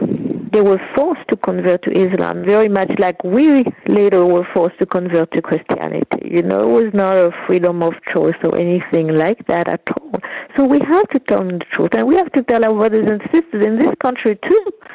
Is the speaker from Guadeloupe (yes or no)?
yes; Guadeloupe; I'm from Guadeloupe.